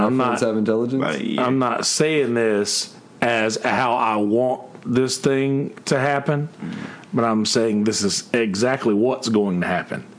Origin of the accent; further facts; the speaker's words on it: Bennettsville, South Carolina, United States; drove through my hometown of Bennettsville, South Carolina, and that's like Marlboro County, right, for like the tobacco Marlboro. Like, I'm from Marlboro County.